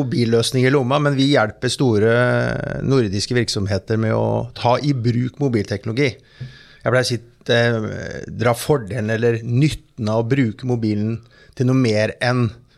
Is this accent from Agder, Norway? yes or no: no; Fredrikstad, Østfold, Norway; Nei, jeg gjør ikke det, jeg kommer fra Fredrikstad.